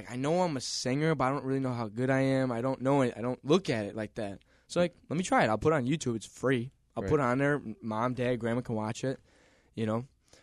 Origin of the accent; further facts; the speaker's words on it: Rochester, New York, United States; So grew up Rochester, New York, home base forever and always.